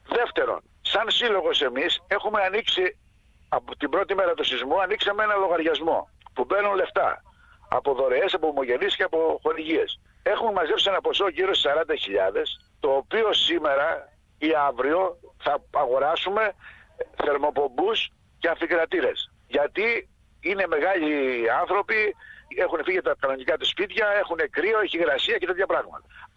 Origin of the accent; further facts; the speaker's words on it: Vrysa, North Aegean, Greece; επειδή κάτω στη Βρύσα που πλήγει και το χωριό μου κατά 90% τα σπίτια